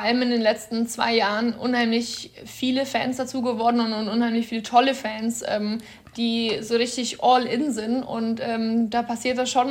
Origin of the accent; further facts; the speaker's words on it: Cham, Bavaria, Germany; now in Berlin, Germany; Also ich war auf jedem Volksfest, jedem Frühlingsfest, das gab es bei uns in Kam auch natürlich.